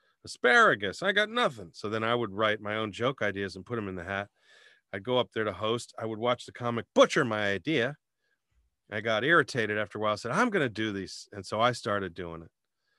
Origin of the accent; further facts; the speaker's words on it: Virginia, United States; now in California, United States; When I moved to California from the East Coast, I grew up in Virginia.